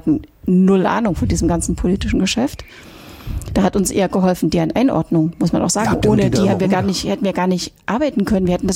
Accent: East Germany, Germany; Weil ich bin in der DDR aufgewachsen

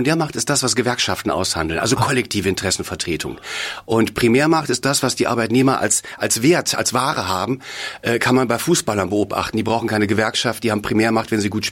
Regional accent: Thuringia, Germany; Und als ich sagte, ich komme aus Thüringen

